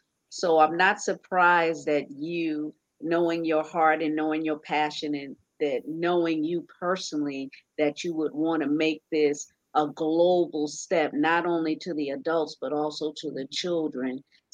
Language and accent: English; New York, United States; I was raised in New York and it's a melting pot. So I didn't know anything about discrimination until I moved here to South Florida.